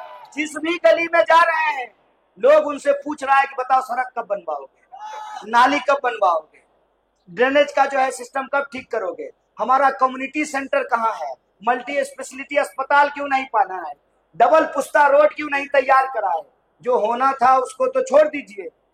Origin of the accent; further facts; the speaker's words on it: Bihar, India; moved away; जब मैं बिहार से दिल्ली आया था रहने के लिए तो उत्तर पूर्वी दिल्ली क्षेत्र में ही रहा करता था। मुखर्जी नगर के पास एक जे कॉलोनी है नेहरू बिहार, मैं वहां रहा करता था।